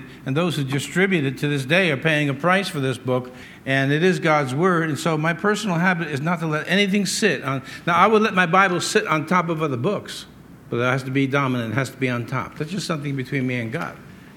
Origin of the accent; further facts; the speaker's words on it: United States; born there; I mean, I was born in America, but I mean, wherever my family came from, I'd be proud of my roots.